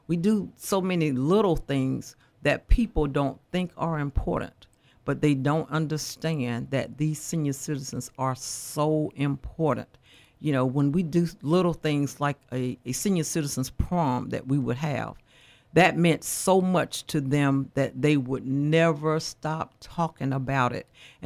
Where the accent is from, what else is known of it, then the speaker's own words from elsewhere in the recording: Montgomery, Alabama, United States; Yes. I am from Montgomery. I was born here in Montgomery. I attended public schools.